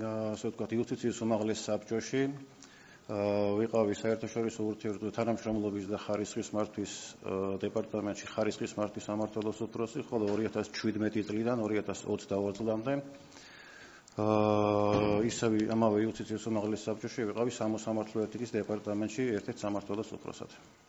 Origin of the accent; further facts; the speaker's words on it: Tbilisi, Georgia; born there; დავიბადე თბილისში